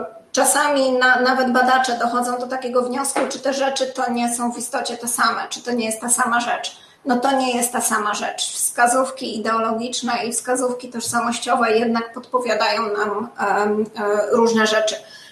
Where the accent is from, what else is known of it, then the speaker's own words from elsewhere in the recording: Łódź, Łódź Voivodeship, Poland; born there; Ja jestem z urodzenia łodzianką.